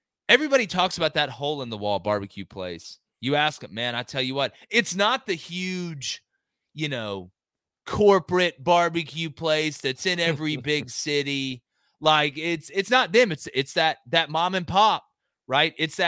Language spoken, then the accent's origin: English; Auburn, Alabama, United States; I'm from Auburn, Alabama. We didn't have an NFL team.